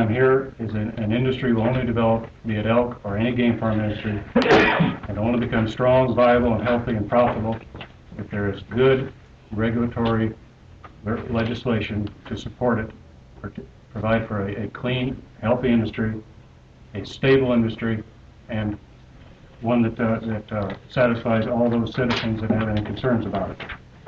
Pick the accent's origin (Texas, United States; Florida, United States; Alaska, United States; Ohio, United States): Alaska, United States; Soldotna; I'm from Sadotna.